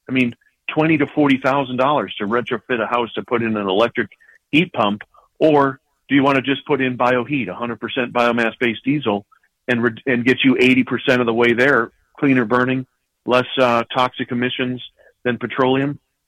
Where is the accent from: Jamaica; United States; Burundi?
United States; Midwest; And, you know, I grew up in the Midwest.